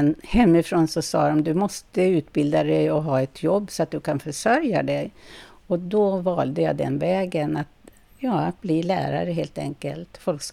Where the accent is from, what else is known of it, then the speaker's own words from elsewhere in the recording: Norrland, Sweden; accent: Norrland; jag bodde ju faktiskt i Härnösand i 22 år av mitt liv. Så sen fick jag jobba hårt med min accent från, eller mitt idiom från Norrland